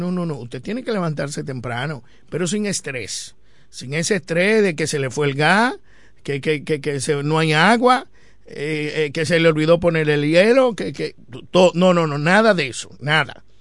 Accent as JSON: {"language": "Spanish", "country": "Dominican Republic", "said": "nosotros como ciudadanos dominicanos en la República Dominicana"}